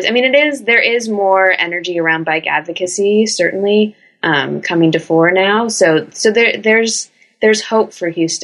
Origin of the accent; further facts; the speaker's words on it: Krakow, Lesser Poland, Poland; Yeah, we're from Krakow, so we go back to Krakow fairly frequently. We still have family there.